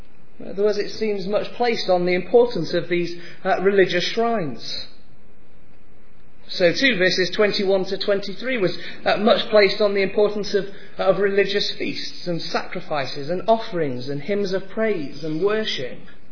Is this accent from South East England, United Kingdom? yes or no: no; Scotland, United Kingdom; as a Scotsman